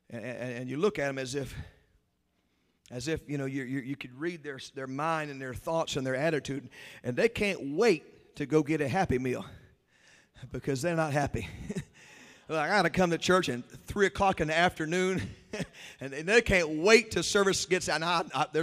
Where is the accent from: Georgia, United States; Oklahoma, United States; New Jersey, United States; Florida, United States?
Georgia, United States; I'm from Georgia. We had about 50 or 60 in the church on a good Sunday.